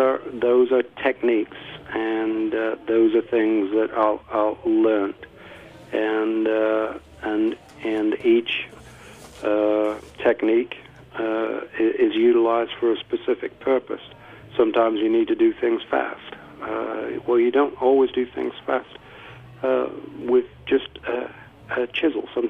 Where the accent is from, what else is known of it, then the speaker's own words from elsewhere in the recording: North West England, United Kingdom; also born or lived in Scotland; Well, I'm originally from Lancashire, in the greater Manchester.